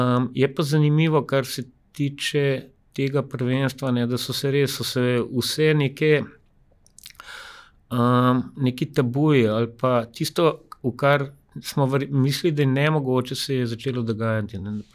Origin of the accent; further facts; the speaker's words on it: Ljubljana, Central Slovenia, Slovenia; sem Ljubljančan